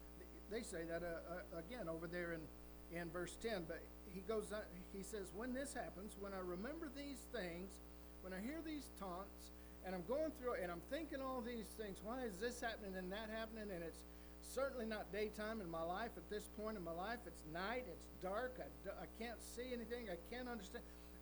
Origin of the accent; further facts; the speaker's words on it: New Mexico, United States; Now, I was raised in New Mexico. I can tell a coyote.